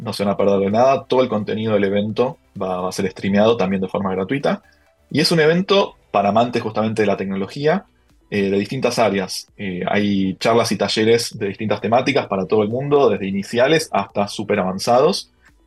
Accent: Buenos Aires, Argentina; Por si notaron mi acento, soy de Buenos Aires.

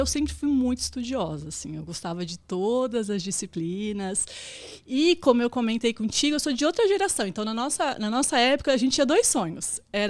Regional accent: Florianópolis, Santa Catarina, Brazil; Eu sou de Florianópolis, sou manezinha da ilha.

